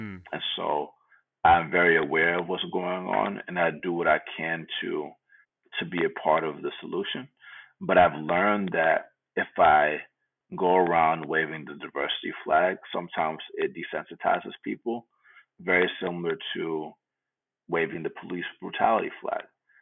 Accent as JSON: {"language": "English", "town": "Atlanta", "region": "Georgia", "country": "United States", "tie": "born or raised there", "said": "And then growing up in Atlanta, Georgia, which is like mostly Black, I never had identity issues."}